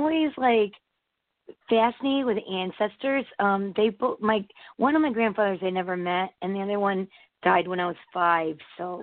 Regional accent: United States; born there; We're from India, but I was born here in the States.

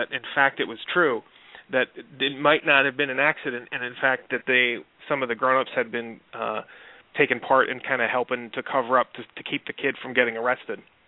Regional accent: New York, United States; She always wanted to live in New York, so I grew up in the New York area and had been traveling to Maine, and I lived there for a time

